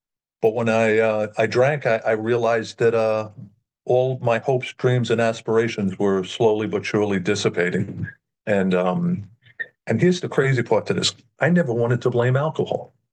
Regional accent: Bronx, New York, United States; I'm a bum from the Bronx who got sober by with the nice people who took me in.

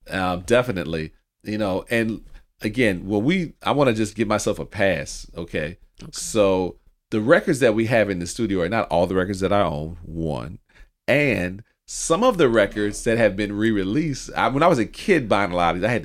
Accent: New Orleans, Louisiana, United States; I'm from the South. I'm from New Orleans. New York's in my soul, but my blood is in the South.

